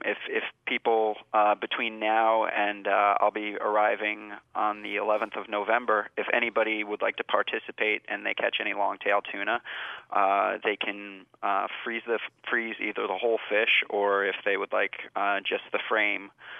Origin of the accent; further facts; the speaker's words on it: New Jersey, United States; Originally, I'm from New Jersey.